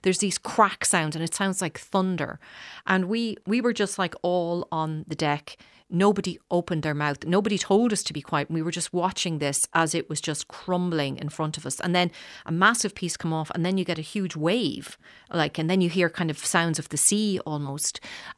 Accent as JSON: {"language": "English", "town": "Dundalk", "region": "Leinster", "country": "Ireland", "tie": "born or raised there", "said": "Leopold's from Dundalk, my hometown."}